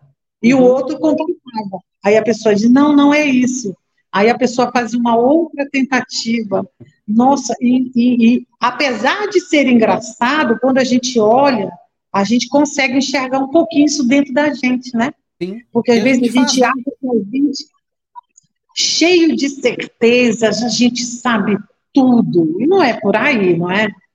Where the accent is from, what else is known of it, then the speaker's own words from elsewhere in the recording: Rio de Janeiro, Brazil; now in Pará, Brazil; Então, eu sou carioca, né? Então, quando eu vim do Pará, quando eu vim do Rio de Janeiro para o Pará, a primeira coisa que eu amei no Pará é o tempo das coisas.